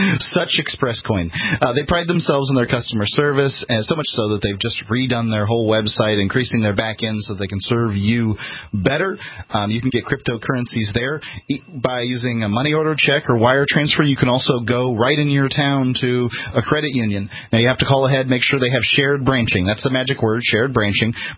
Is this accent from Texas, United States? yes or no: no; Sarasota, Florida, United States; I'm from Florida, and Sarasota, Florida, to be specific.